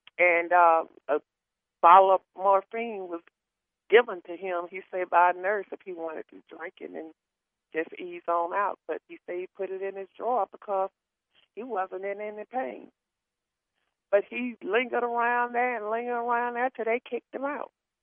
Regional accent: Cleveland, Ohio, United States; Those three girls from my hometown, Cleveland, Ohio, that was kidnapped up there.

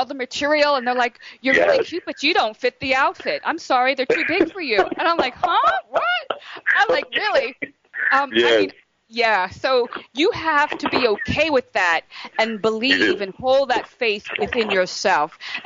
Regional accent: New Jersey, United States; especially, you know, a young woman growing up in New Jersey, you want to sing, what's wrong with you?

